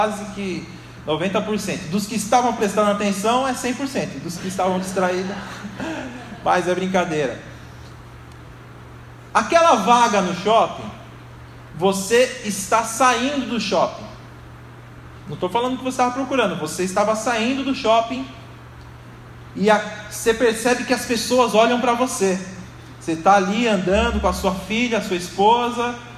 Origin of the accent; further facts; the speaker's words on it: São Paulo, Brazil; now in Santo André, Brazil; eu vim de São Paulo, eu nasci na Zona Leste, fui criado lá, em São Paulo, na Penha, e eu vim para Santo André